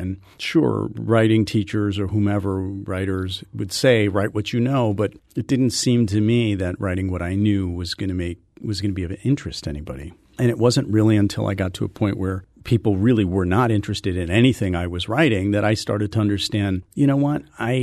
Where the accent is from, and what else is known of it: Milwaukee, Wisconsin, United States; born or raised there